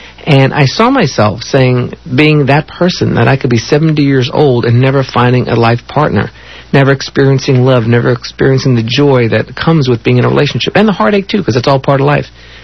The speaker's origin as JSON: {"language": "English", "town": "North Miami Beach", "region": "Florida", "country": "United States", "tie": "born or raised there", "said": "I grew up in North Miami Beach, Florida, native Miamian."}